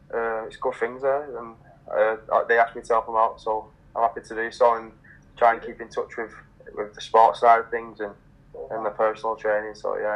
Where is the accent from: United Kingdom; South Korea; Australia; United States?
United Kingdom; England; But no, I'm English through and through.